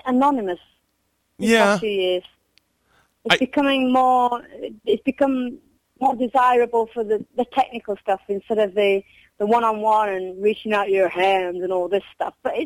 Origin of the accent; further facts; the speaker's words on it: England, United Kingdom; Maybe me being English, I brought the rain over.